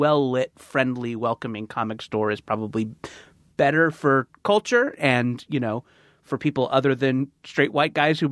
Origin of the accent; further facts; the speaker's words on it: California, United States; Orange County.